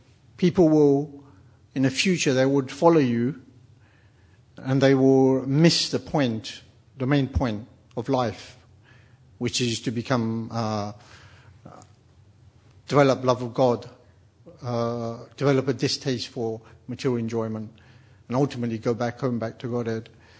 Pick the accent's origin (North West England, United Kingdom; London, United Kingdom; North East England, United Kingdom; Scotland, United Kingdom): London, United Kingdom; I can see you're not, sorry, I'm from London, that's what they say in London, what's your problem?